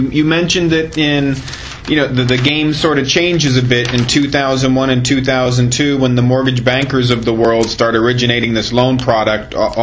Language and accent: English; San Francisco, California, United States; Yeah, I'm actually from San Francisco still. I'm just out here for the year, and I actually live in Walnut Creek in addition to San Francisco